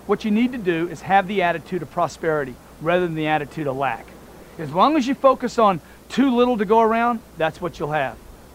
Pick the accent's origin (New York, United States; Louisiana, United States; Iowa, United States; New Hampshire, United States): Louisiana, United States; I come from Louisiana where they do a sausage there that most of you would never eat, okay?